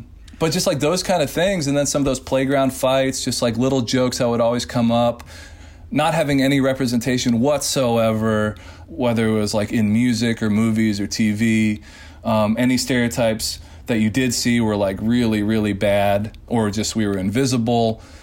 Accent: Nashville, Tennessee, United States; you didn't see people like me growing up in Nashville a lot.

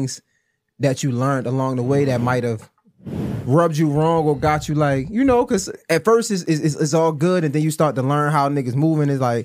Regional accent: Baltimore, Maryland, United States; Well, technically, I'm from Baltimore.

